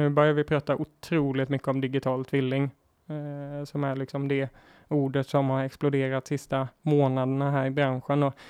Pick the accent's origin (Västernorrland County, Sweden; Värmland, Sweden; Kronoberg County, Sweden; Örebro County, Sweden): Kronoberg County, Sweden; Ja, men kort story, så är jag uppväxt i Småland, utanför Älmhult i skogen.